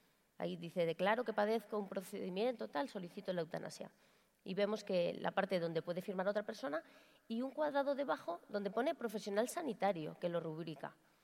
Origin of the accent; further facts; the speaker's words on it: Madrid, Community of Madrid, Spain; Os hemos traído los de Madrid, que nosotros somos de Madrid